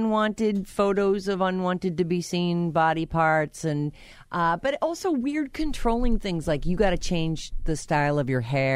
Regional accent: United States; But I'm definitely proud, very proud to be a part of Team USA and being American and to be representing for everyone back home.

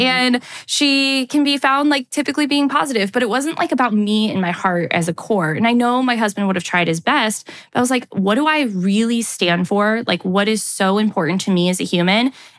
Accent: Napa, California, United States; I live in a very concentrated place that focuses on the wine industry. I'm from Napa.

